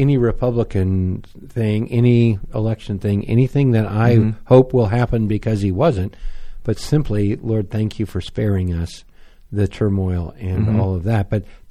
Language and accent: English; United States; yes, I'm an American and this is my country and this has a lot to do with my future